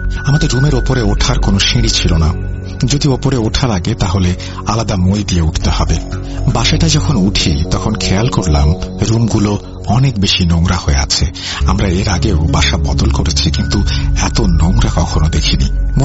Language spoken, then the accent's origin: Bangla; Dhaka, Dhaka Division, Bangladesh; ছোটবেলা থেকে ঢাকাতেই থাকি, ঢাকাতে আমাদের নিজেদের বাড়ি নেই। আমরা ঢাকার শ্যামলি এলাকায় একটি বাসা ভাড়া নিয়ে থাকতাম